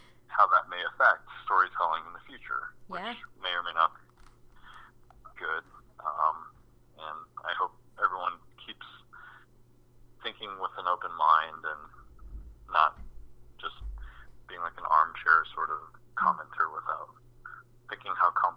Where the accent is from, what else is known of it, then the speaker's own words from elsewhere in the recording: United States; I mean, I guess I'm Taiwanese American and Maria's Japanese.